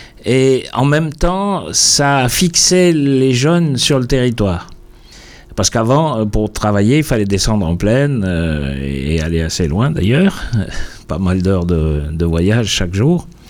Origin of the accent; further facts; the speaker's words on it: Switzerland; moved away as an adult; now in France; Moi, je suis un breton rapporté, comment est-ce qu'il faut dire ça ? Je suis né en Suisse et j'ai vécu en Suisse pendant 66 ans avant de tomber fou amoureux de la Bretagne, ce qui m'a amené à devenir breton.